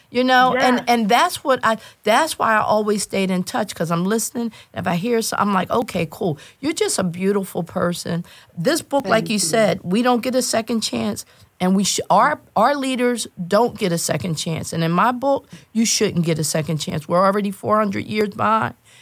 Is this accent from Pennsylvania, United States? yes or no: yes; Philadelphia, Pennsylvania, United States; So if we grow up in our communities, and I'm from West Philly, and we see the things happening